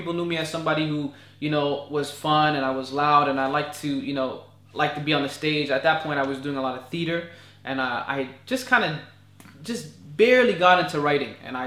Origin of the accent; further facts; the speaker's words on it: Toronto, Ontario, Canada; I grew up in an area that was actually very diverse, one of the most diverse areas in Toronto